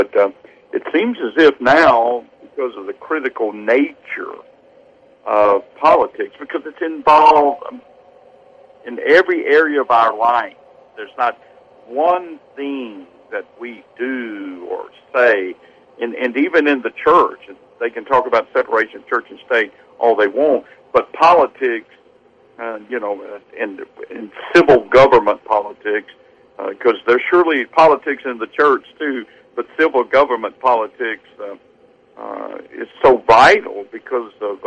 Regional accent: Baton Rouge, Louisiana, United States; I was born in raised in Baton Rouge, Louisiana, and I can tell you, I never met a Republican

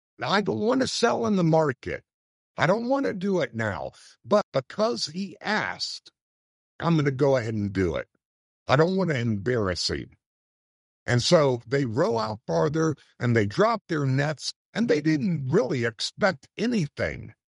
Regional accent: Florida, United States; now, I grew up in Florida, and I saw them clean out fishing nets before

